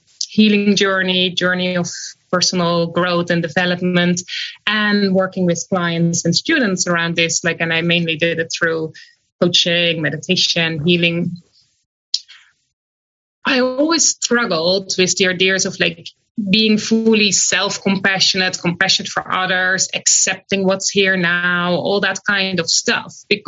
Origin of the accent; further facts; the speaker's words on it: Netherlands; I grew up in the Netherlands with divorced parents, and they were complete opposites